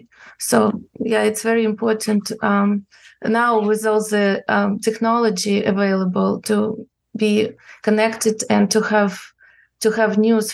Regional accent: Dnipro, Dnipropetrovsk Oblast, Ukraine; I was born in Ukraine and I grew up in Dnipro. I graduated from Dnipro University

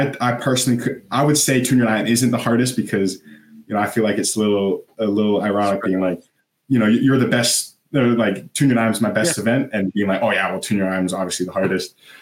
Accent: Canada; obviously, being Canadian, you go to a Canadian university and kind of swim with U Sports, or do you go down to the NC2A route? Being up in Canada

